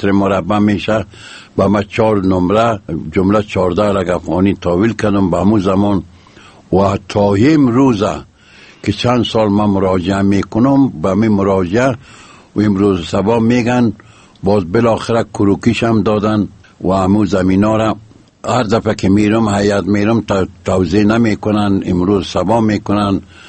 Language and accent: Persian; Mazar-i-Sharif, Balkh, Afghanistan; زادگاه من شهر مزار شریف.